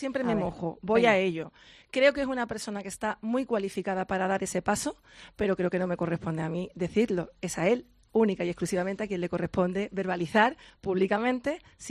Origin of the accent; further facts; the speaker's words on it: Andalusia, Spain; estoy en la libertad de mi pueblo y de mi serranía de Ronda, que es un sitio maravilloso para seguir disfrutando.